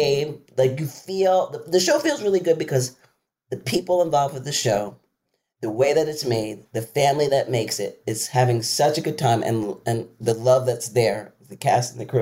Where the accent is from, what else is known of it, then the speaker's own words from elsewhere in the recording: Philadelphia, Pennsylvania, United States; he's from Philly and I'm from Philly. His sister went to the same high school that I went